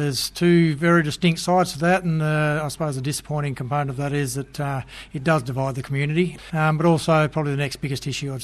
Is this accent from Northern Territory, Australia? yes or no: yes; Darwin, Northern Territory, Australia; also born or lived in Borroloola / Busselton / Perth / Katherine; I was brought up in the Northern Territory, born in Darwin, lived in an Aboriginal community for the first 4 years of my life. I lived in Darwin, Borroloola, Busselton, Perth, back to Darwin, then off to a cattle station out from Katherine.